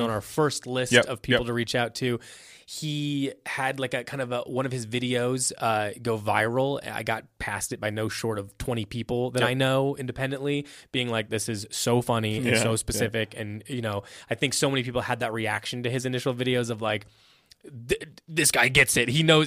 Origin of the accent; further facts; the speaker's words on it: Indiana, United States; So we're both from the Midwest. I'm from Indiana and Chase is from Ohio.